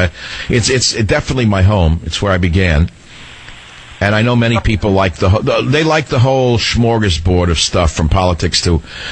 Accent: San Francisco, California, United States; you're the next up in this third hour on the Savage Nation in my hometown of San Francisco.

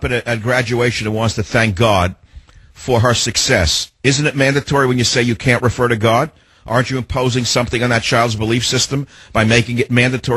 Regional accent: United States; because when I grew up in America, it was a different nation, of course.

